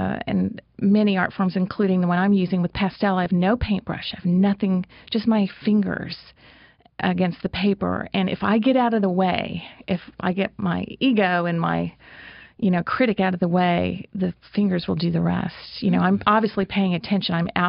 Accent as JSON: {"language": "English", "region": "California", "country": "United States", "tie": "born there", "also_born_or_lived": "Oklahoma / Kentucky", "said": "maybe you can't tell that I was born in California, but somehow... We went against the flow. We ended up in Oklahoma."}